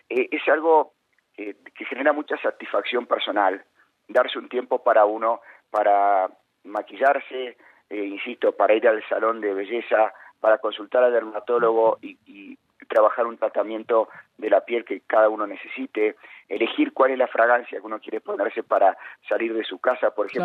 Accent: Argentina; moved away as an adult; now in Mexico; soy argentino y vivo hace 3 años en México. Yo llegué el 7 de enero a México, el 7 de enero del 2020.

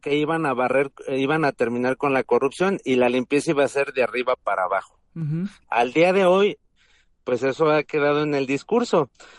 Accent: Mexico; uno está de acuerdo a participar como mexicano, a ser un ciudadano responsable

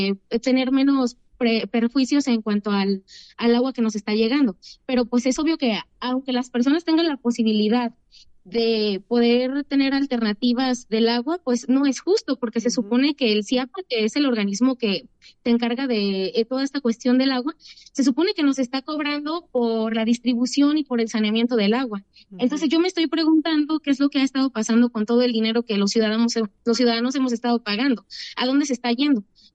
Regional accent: Guadalajara, Jalisco, Mexico; Bueno, yo hablo también por mi municipio en específico, que soy de Guadalajara.

